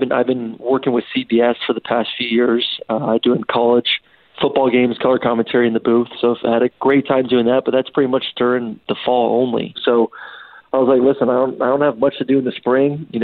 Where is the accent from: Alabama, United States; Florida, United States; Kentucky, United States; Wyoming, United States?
Florida, United States; Tampa; also born or lived in Georgia / Kansas City; Yeah, so I grew up here in Tampa and then had the fortunate ability to go on and play football at the University of Georgia.